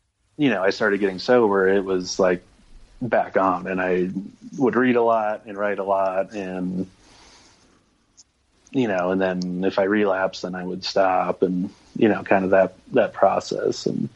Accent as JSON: {"language": "English", "region": "Minnesota", "country": "United States", "moved": "as an adult", "said": "So I moved out from Minnesota to Fort Collins and went to school there."}